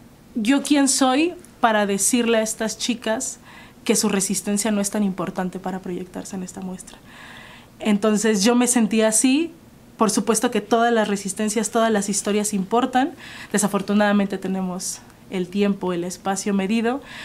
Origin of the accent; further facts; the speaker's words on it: Oaxaca, Mexico; yo soy oaxaqueña, yo soy